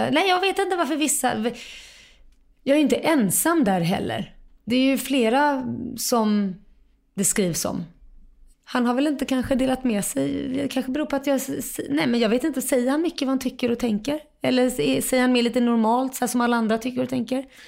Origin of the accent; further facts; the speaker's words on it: Kalmar, Kalmar County, Sweden; also born or lived in Lund / Jerusalem; Och det föddes jag i Lund, för mamma bodde i Lund och de träffades i Lund. Han var där och studerade. Sen flyttade de till Jerusalem, så där bodde jag fram och tillbaka mellan Kalmar och Jerusalem de första två åren. Sen flyttade de tillbaka till Kalmar på heltid